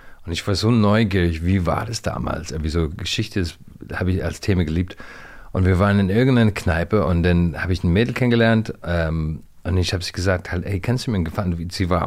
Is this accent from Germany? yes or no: no; Ireland; German is a second language; das war ein Gespräch, dass ich vielleicht in mein Heimat bleiben sollte zu studieren.